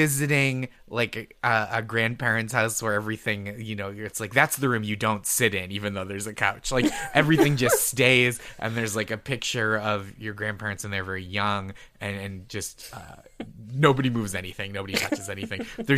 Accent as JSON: {"language": "English", "region": "Massachusetts", "country": "United States", "said": "I'm from Massachusetts, and that we went when I was a kid on a field trip to the Isabella Stewart Gardner Museum."}